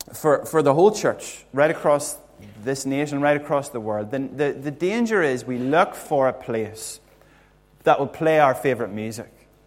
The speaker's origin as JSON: {"language": "English", "town": "Monaghan", "region": "Ulster", "country": "Ireland", "tie": "born or raised there", "said": "our wee church down in where I grew up in Monaghan."}